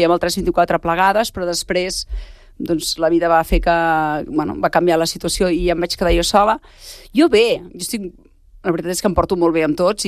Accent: Catalonia, Spain; nosaltres que som del Berguedà, o amics que he portat del Berguedà caminant

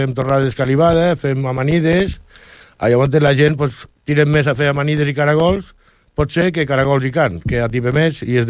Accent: Lleida, Catalonia, Spain; Sí, sí, som gent de Lleida, sí.

